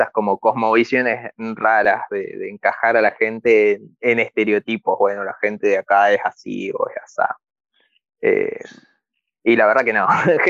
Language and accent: Spanish; Salta, Argentina; now in Córdoba, Argentina; yo soy de Salta Capital y es como, tiene como algunos lugares que son muy urbanísticos, ahora se modernizó muchísimo